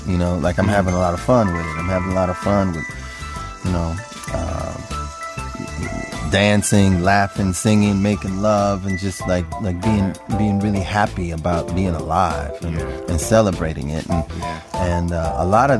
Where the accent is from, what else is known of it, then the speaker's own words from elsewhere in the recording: Milwaukee, Wisconsin, United States; I went back home to my hometown of Milwaukee, and I just you know, I really wanted to just go back to my roots while making this record